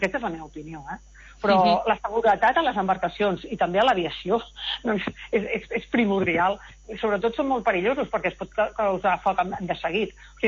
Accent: Catalonia, Spain; nosaltres som doble polacs, perquè som catalans

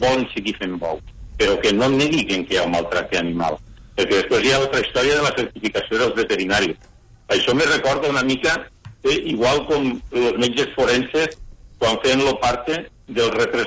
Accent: Amposta, Catalonia, Spain; jo sóc nascut aquí a Amposta, ja sóc una persona gran, ja tinc 64 anys, vinc del món agrari, he estat ramader, he tingut granja de conills

